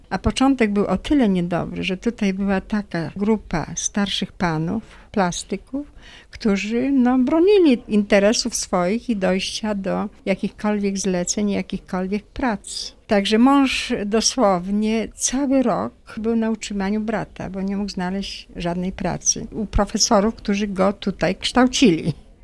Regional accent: Poznań, Greater Poland Voivodeship, Poland; now in Białystok, Poland; ponieważ rodem jestem z Poznania, więc jest ta różnica kulturowa i obyczajowa i tak dalej.

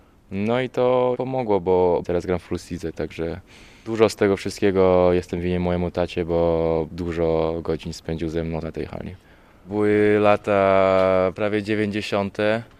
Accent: France; Zawsze mówiłem, że jestem Francuzem z polskim sercem.

